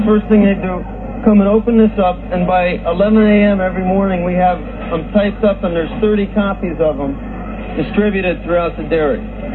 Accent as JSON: {"language": "English", "region": "Tennessee", "country": "United States", "said": "Everything is okay, I'm from Tennessee and love it."}